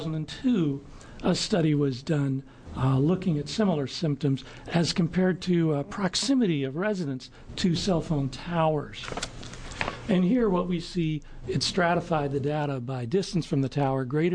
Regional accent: Oregon, United States; I practice in Eugene, Oregon. And I grew up in Oregon, went to school in California and Washington State

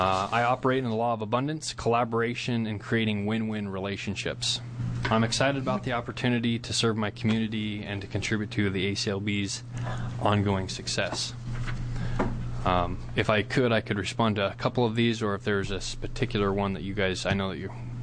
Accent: Roseburg, Oregon, United States; born there; now in Albany, United States; I was born in Roseburg, Oregon. I currently live in Albany.

